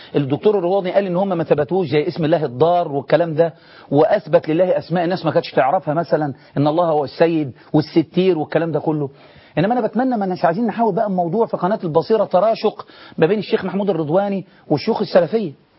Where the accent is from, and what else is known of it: Egypt